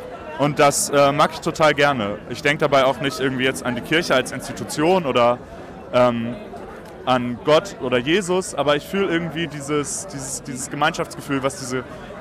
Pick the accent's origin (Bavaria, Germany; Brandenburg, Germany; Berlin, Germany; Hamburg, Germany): Hamburg, Germany; in meiner Heimatstadt Hamburg